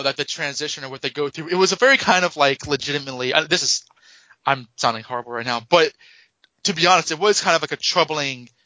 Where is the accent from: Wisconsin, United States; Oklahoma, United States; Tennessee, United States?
Tennessee, United States; Nashville; I grew up in Nashville, Tennessee